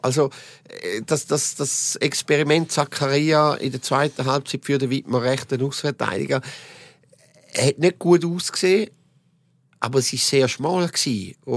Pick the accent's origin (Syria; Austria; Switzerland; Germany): Switzerland; Also die Qualifikation war einiges komplizierter gewesen als bei uns in der Schweiz.